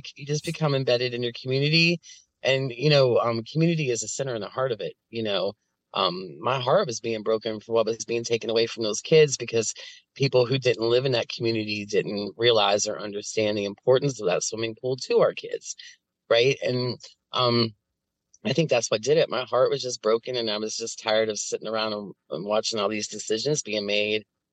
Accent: Appalachia, United States; I'm very proud of being an Appalachian.

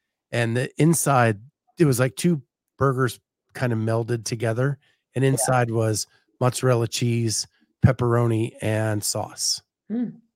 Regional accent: Pennsylvania, United States; So Katie, I did not grow up in Ohio. I grew up in Pennsylvania, but I don't know if that, I mean, not that far.

